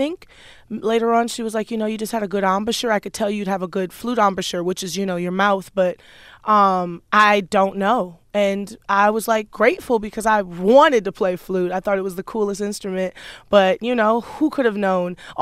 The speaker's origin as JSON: {"language": "English", "town": "Houston", "region": "Texas", "country": "United States", "tie": "born or raised there", "said": "growing up in Houston and freestyle rap. rapping was very first nature to me."}